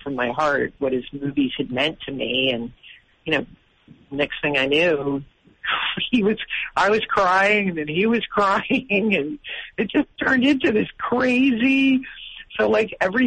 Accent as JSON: {"language": "English", "region": "Massachusetts", "country": "United States", "said": "And we got to go down there, and I'm from Massachusetts, so it was a great thrill to work"}